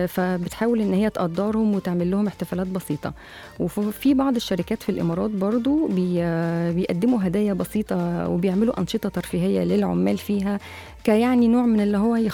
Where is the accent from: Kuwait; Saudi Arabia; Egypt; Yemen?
Egypt; وهو مهم عندهم يعني من الأعياد المهمة، وهو مهم. أيوة. عندنا في مصر برضو.